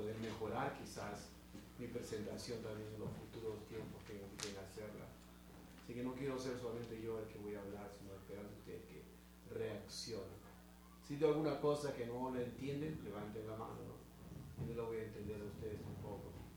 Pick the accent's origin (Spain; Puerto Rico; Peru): Peru; moved away; Así que ese es Perú, vengo de Perú. Ya tengo bastante que contar en mi país. Así que en el 82, recuerden bien, fue la que emigramos a este país.